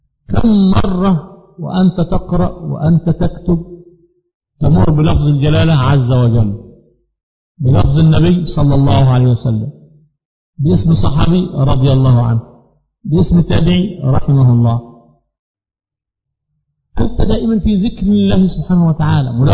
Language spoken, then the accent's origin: Arabic; Sharqia Governorate, Egypt; إزاي أجي من الشرقية 4 أيام في الأسبوع وأنا بأعمل موظف؟